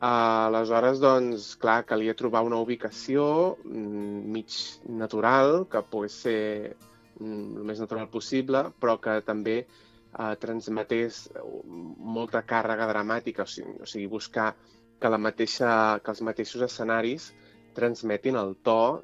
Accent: Llorenç del Penedès, Catalonia, Spain; Jo soc de Llorenç del Penedès

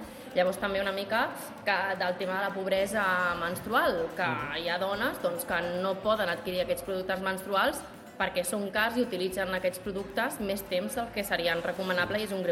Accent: Can Trabal, Catalonia, Spain; Jo que sóc de Can Trabal, doncs que estigui en compte Can Trabal

